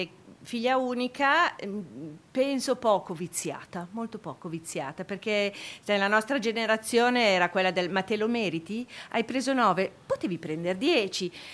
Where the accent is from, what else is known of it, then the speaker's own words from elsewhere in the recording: Milan, Lombardy, Italy; Io sono milanese, sì, milanese. C'è un rametto però emiliano.